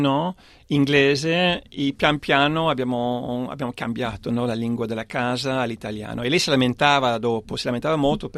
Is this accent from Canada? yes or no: yes; Ottawa, Ontario, Canada; born there; Italian is a second language; Nato in Ottawa, che è la capitale del Canada. Quando devo descriverlo agli italiani dico che è un po' come Bolzano o Val d'Aosta, dove la gente cresce parlando due lingue, no? Quindi in Ottawa, francese, inglese e così via.